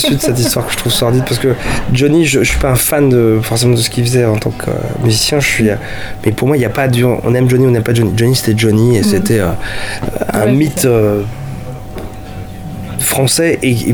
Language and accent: French; Paris, Île-de-France, France; born there; C'est ça. Je suis né à Paris.